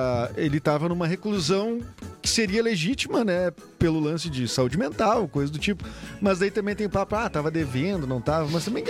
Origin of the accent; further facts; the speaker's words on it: Brazil; Que é uma coisa que a gente, como brasileiro, tem dificuldade. A gente esquece que a gente é o único país de língua portuguesa, né, aqui na América do Sul.